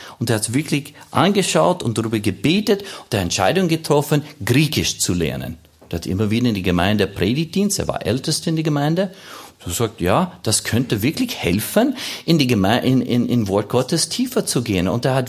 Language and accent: German; Oregon, United States; German is a second language; Ich kann die Zeitung von meiner Heimat in Oregon lesen.